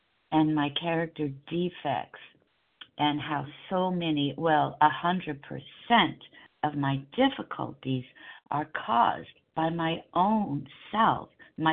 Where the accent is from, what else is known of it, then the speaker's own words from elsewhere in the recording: California, United States; from Southern California, gratefully recovered compulsive overeater for today.